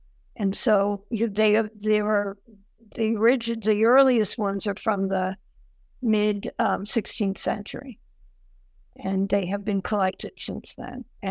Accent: Ireland; I have trouble with H's because I'm Irish

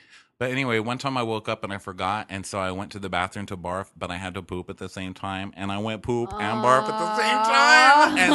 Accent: El Paso, Texas, United States; So I had, like, growing up in El Paso, all my friends were adults because I was always doing shows at the community theaters and stuff.

